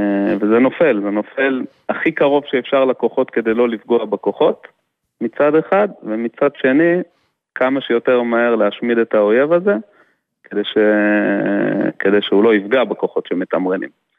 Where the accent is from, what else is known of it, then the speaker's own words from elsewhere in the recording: Omer, Southern District, Israel; אני מעומר ליד באר שבע.